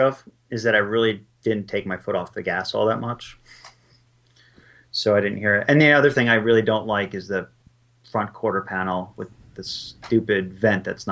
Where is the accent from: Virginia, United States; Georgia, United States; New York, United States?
New York, United States; That's just how I am, and it's because I'm from New York.